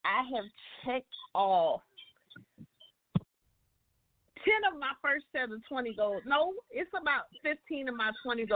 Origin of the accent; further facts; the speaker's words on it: South Carolina, United States; moved away; I actually left my home state of South Carolina.